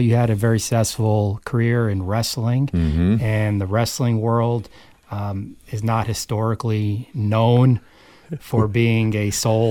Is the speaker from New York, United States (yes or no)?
yes; New York City, New York, United States; now in North Carolina, United States; I'm from New York City.